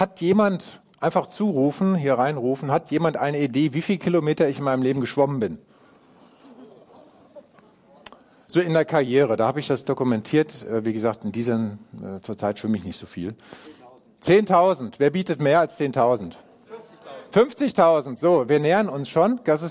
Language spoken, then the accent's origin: German; Frankfurt, Hesse, Germany; ich ja hier in Frankfurt, ich bin ja Frankfurter, beziehungsweise nicht Frankfurter, sondern Sachsenhäuser, kleiner, feiner Unterschied.